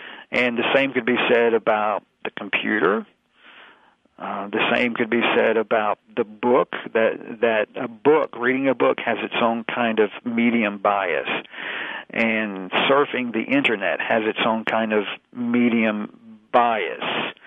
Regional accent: Clarksville, Tennessee, United States; when I visit my hometown where my father lives, I attend a Lutheran church, Missouri Synod, there in Clarksville, Tennessee.

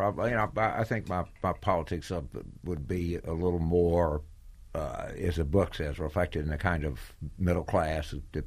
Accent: Deep South, United States; I grew up in the Deep South, and I became like a national Democrat relatively early in my life.

